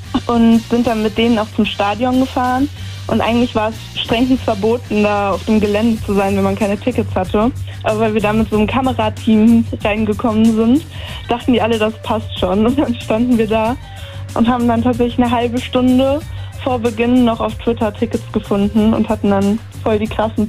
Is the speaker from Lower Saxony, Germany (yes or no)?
no; Neuwied, Rhineland-Palatinate, Germany; ich komme aus Neuwied.